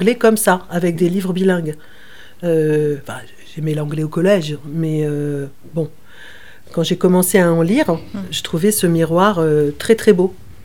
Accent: France; first language fr; en tant que française, j'aurais plutôt dû traduire de l'anglais vers ma langue.

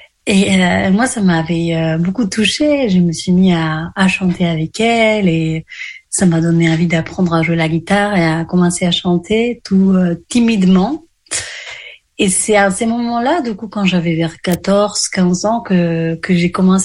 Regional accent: Asturias, Spain; moved away as an adult; moi je viens du nord de l'Espagne, j'ai habité jusqu'à mes 23 ans là-bas, en Asturias.

